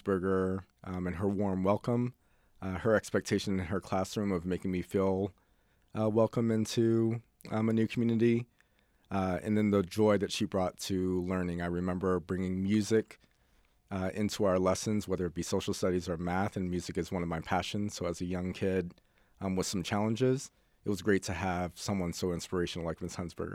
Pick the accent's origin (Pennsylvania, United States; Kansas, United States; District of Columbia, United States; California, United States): District of Columbia, United States; Washington; I grew up, I was born in Washington, D.C. to a single father, and my grandma served as my maternal figure.